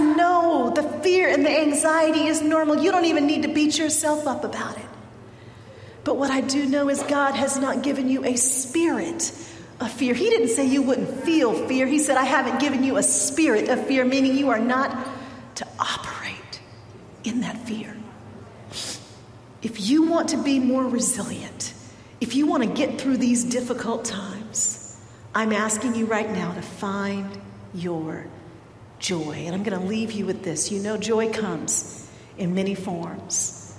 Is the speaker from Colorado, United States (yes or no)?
yes; Denver, Colorado, United States; I lived north of Atlanta, even though we grew up in Denver, Colorado, where we went to middle school and high school together.